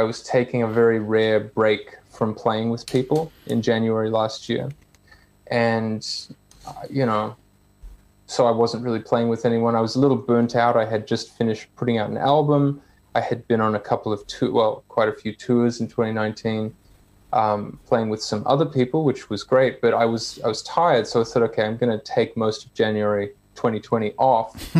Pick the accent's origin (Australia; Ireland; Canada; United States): Australia; you just couldn't miss him growing up in Australia in the 90s